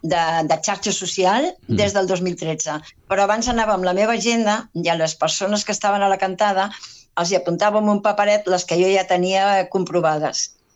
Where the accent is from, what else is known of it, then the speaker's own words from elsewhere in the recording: Reus, Catalonia, Spain; No. Va, jo soc de Reus.